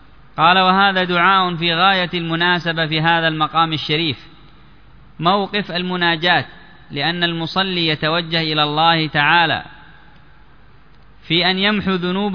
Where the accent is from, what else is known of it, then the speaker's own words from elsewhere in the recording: Yemen; وأكثر ما عندنا في اليمن ينزل البرد